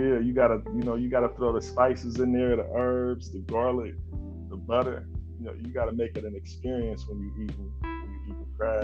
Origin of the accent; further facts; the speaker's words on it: Oakland, California, United States; Yeah, well, you know, I grew up in Oakland, California